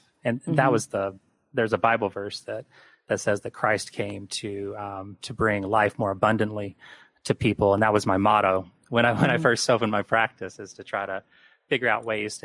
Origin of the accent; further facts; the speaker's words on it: Indiana, United States; Yeah, I'm from southern Indiana, so I grew up in the Basic area.